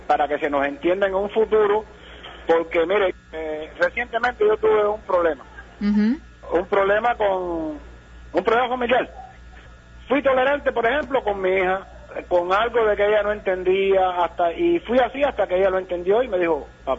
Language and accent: Spanish; Cuba; Quizás ustedes entiendan como cubanos que somos.